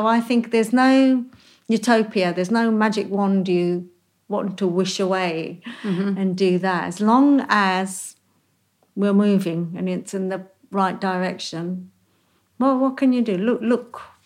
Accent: Bangladesh; We're not Gujarati. We're not Indian. We're from East Pakistan, that we don't know what we are now, because you're East Pakistan, but you hadn't become Bangladesh yet.

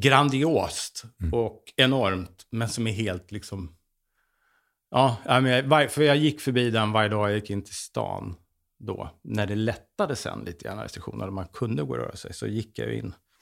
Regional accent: Sweden; Det är ingen som ser att jag är svensk.

